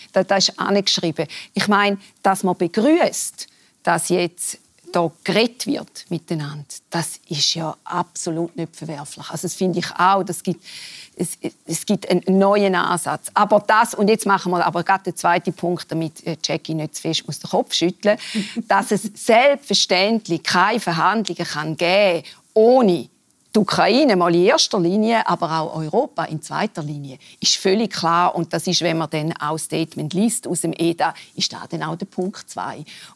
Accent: Switzerland; wo man jetzt als Schweizerin in meinem Fall nicht könnte gutheissen.

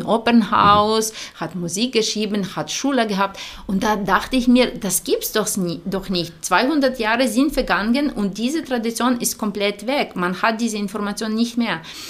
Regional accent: Ukraine; German is a second language; ich komme ja aus Ukraine, aus Osteuropa.

